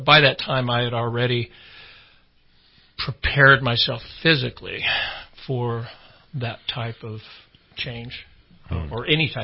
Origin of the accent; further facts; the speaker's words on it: Alaska, United States; I am from Alaska, as Nigel said. I have lived there since 1980.